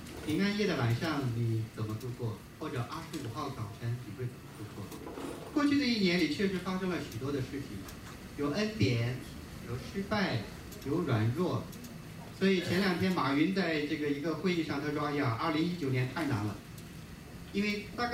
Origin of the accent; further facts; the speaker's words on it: China; now in United States; 所以我刚来美国的时候就有点吃惊，因为在国内的话